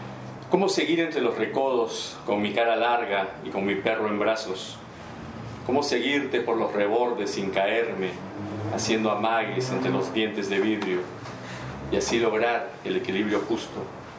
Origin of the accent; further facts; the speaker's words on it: Peru; vengo desde el Perú.